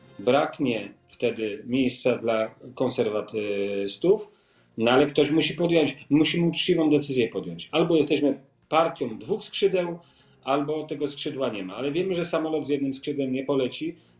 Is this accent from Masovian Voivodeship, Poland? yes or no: no; Kraków, Lesser Poland, Poland; Ja kocham Nową Hutę, jestem pochodzę z niej, więc trudno z swojej tożsamości rezygnować.